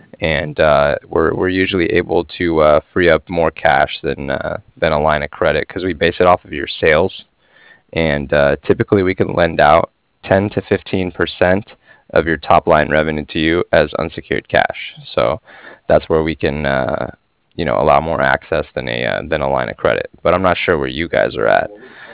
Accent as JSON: {"language": "English", "town": "San Diego", "region": "California", "country": "United States", "said": "I'm from San Diego, California, so we don't see anything below that usually."}